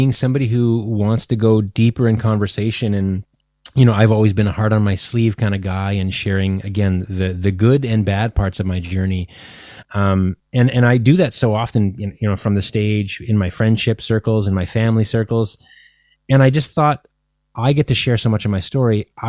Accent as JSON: {"language": "English", "town": "Winnipeg", "region": "Manitoba", "country": "Canada", "tie": "born or raised there", "said": "here in my hometown of Winnipeg"}